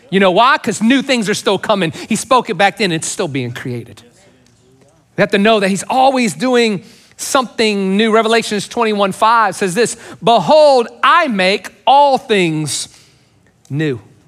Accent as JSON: {"language": "English", "region": "Louisiana", "country": "United States", "said": "Yeah, I'm Cajun. We're from Louisiana and there's a great new Cajun place."}